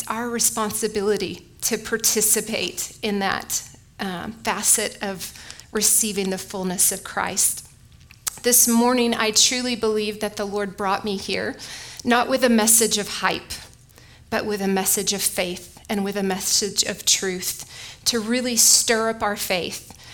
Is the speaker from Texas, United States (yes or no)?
yes; Texas, United States; One, because I'm a Texan